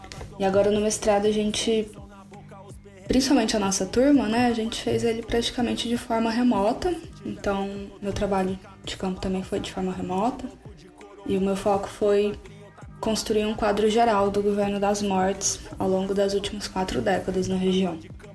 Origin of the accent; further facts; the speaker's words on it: Minas Gerais, Brazil; Eu sou do Triângulo, né? Eu sou de uma cidade com um pouco mais de 100 mil habitantes e eu fiz a minha graduação em Uberlândia.